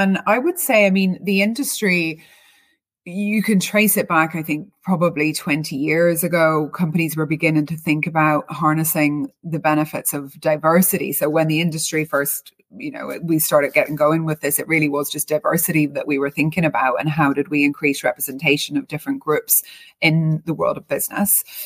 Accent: Northern Ireland, United Kingdom; also born or lived in Melbourne / London / New York; And yeah, I grew up in Northern Ireland, actually, and spent most of my life, you know, dotting around different cities around the world. I lived in Melbourne, Australia. I lived in London for over 10 years. And more recently, up until COVID, was living in New York.

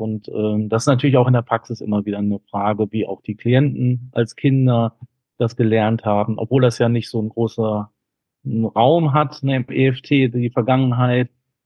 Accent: Cologne, North Rhine-Westphalia, Germany; ich komme aus Köln und arbeite und lebe hier.

